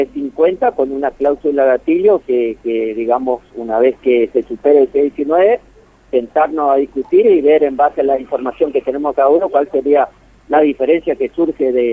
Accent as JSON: {"language": "Spanish", "town": "Alvear", "region": "Corrientes", "country": "Argentina", "said": "yo soy de Alvear"}